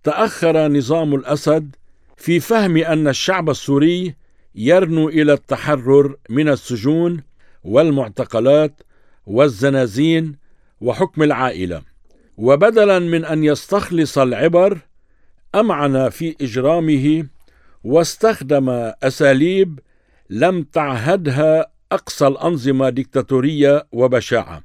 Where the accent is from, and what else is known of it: Lebanon